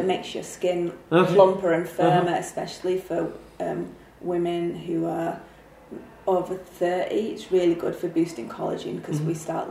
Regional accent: Manchester, North West England, United Kingdom; now in Falköping, Sweden; I'm from Manchester originally.

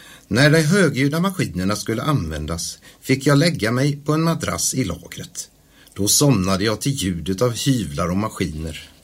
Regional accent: Daxås, Halland County, Sweden; also born or lived in Hisingen; Som ni hör så kommer jag inte från Falköping. Jag föddes på Hisingen. Men växte upp i Daxås i Varbergs kommun. Jag hade en bokskog och en damm som lekplats.

